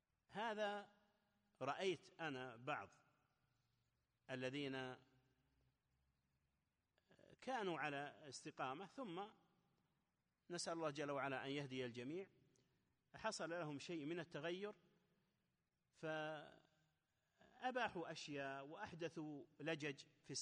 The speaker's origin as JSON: {"language": "Arabic", "region": "Najd", "country": "Saudi Arabia", "said": "فيجعلون أحواضا صغيرة تسمى عندنا في نجد القرو"}